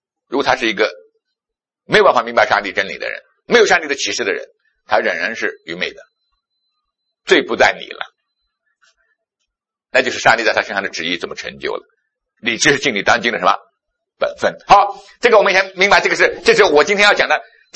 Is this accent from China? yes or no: yes; China; 这个对背出来对我们中国人传福音特别有用